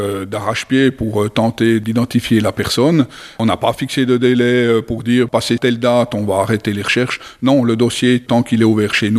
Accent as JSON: {"language": "French", "region": "Jura", "country": "Switzerland", "said": "on sait que ça peut arriver aussi chez nous en Suisse. Alors, pourquoi pas au Jura ?"}